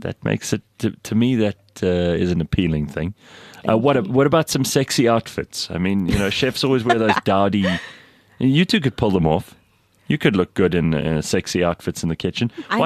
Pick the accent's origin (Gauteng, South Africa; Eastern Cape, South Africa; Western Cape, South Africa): Gauteng, South Africa; Pretoria; And you're from Pretoria, my hometown.